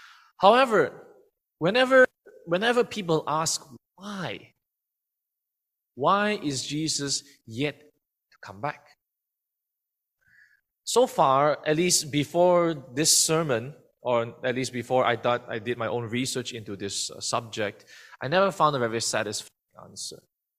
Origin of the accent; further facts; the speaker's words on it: Malaysia; English is a second language; Fourth year theology student at TAC, and so this is my final year, and I'm Malaysian Chinese. I haven't been back home for 3.5 years ever since COVID started.